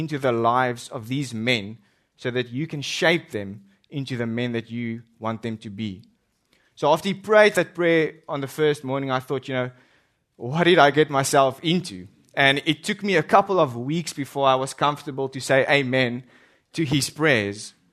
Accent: South Africa; I'm from South Africa. And so maybe this is a good time to remind you that if I speak differently, where I am from, you guys are the ones with the accent.

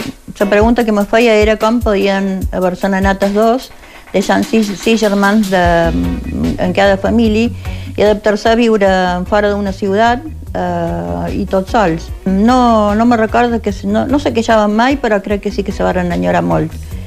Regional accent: Argentina; also born or lived in Palma; vaig néixer a Palma … de Felanit, i … d'Andratx. Vam emigrar a Argentina l'any 1950

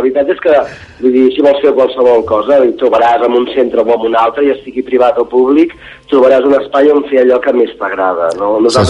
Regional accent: Barcelona, Catalonia, Spain; Nosaltres som del barri de Gràcia, de Barcelona

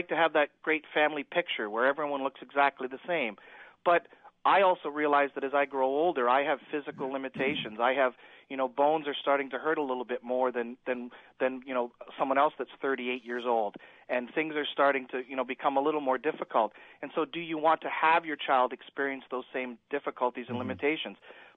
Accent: Canada; I'm originally from Canada and was in the Little People of Canada organization for a while.

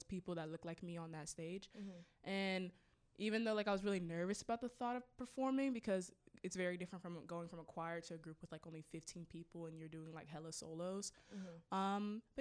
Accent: Kansas City, Missouri, United States; I'm from Kansas City, Missouri, and I'm African. I'm a Muslim.

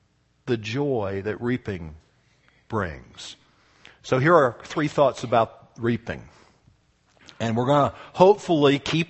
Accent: the South, United States; I'm from the South, just like maters.

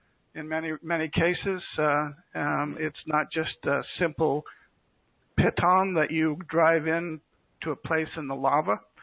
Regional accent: Seattle, Washington, United States; having a 200 or so history where I grew up in Seattle, Washington.

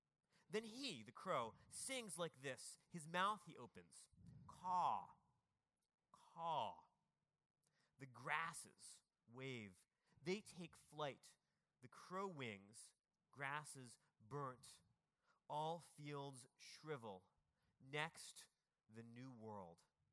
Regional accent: Washington, District of Columbia, United States; I'm from Washington, D.C., so I grew up with one of the most offensive ones.

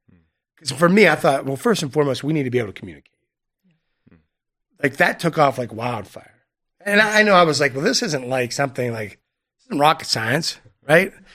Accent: Tyrone, United States; I grew up in Tyrone, native Tyronian, blue collar, hard nosed, right?

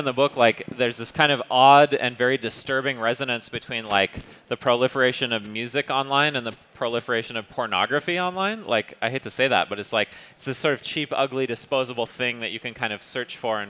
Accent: Spokane, Washington, United States; as a kid in a relatively small town growing up in Spokane, Washington

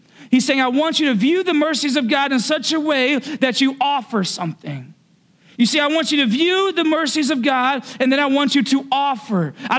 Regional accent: the South, United States; I'm from the South. That's what we do. It's just comfort food. It's Southern hospitality.

